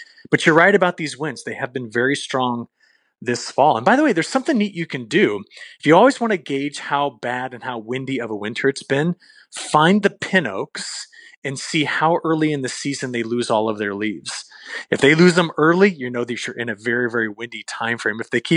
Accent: Illinois, United States; It is, but I mean, we're from Illinois. This is kind of how we roll, right?

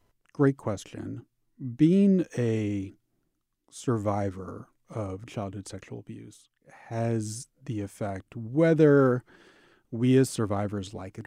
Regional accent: St. Louis, Missouri, United States; When I was growing up in St. Louis, in the fifth grade, we did a field trip to the old St. Louis courthouse that is in the shadow of the arch

